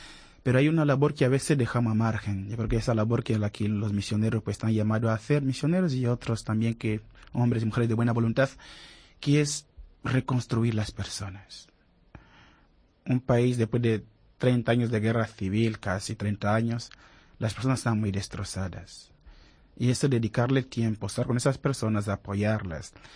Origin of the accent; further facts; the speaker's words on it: Angola; now in Spain; Soy de Angola, sí.